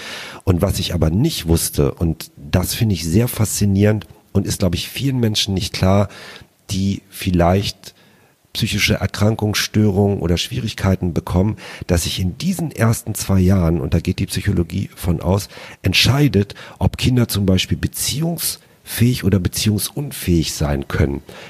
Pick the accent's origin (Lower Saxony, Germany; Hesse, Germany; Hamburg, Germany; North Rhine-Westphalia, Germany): Lower Saxony, Germany; born there; ich bin in Niedersachsen geboren.